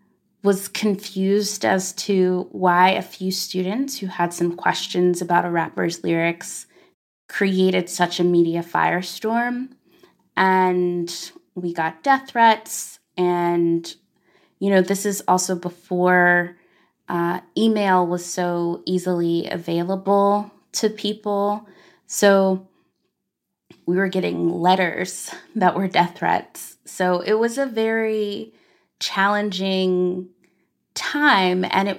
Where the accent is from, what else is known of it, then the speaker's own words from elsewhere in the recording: Arkansas, United States; one that felt familiar, you know, as a Black girl growing up in Arkansas.